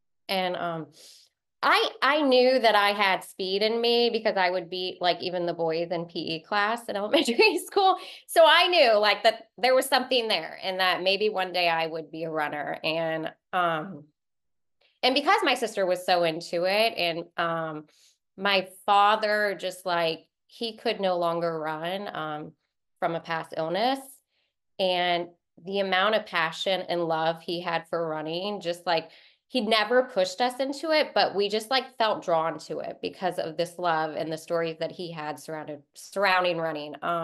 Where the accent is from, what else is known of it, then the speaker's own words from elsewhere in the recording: Orlando, Florida, United States; now in Ormond Beach, United States; I'm from Orlando, Florida, but I moved to Ormond Beach, Florida 3 years ago.